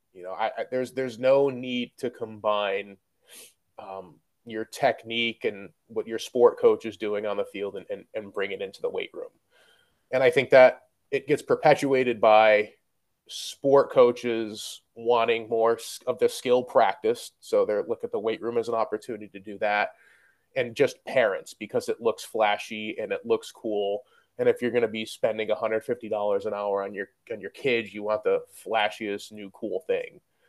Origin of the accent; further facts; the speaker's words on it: Syracuse, New York, United States; I'm from the Syracuse area.